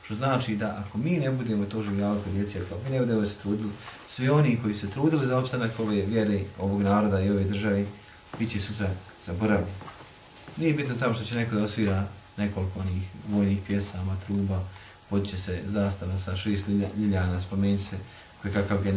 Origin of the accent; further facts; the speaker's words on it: Bosnia & Herzegovina; kod nas u Bosni uvijek potencira da postoji opas